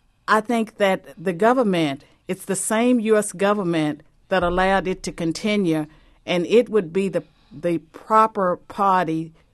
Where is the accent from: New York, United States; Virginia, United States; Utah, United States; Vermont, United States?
Virginia, United States; I'm very proud of my home state of Virginia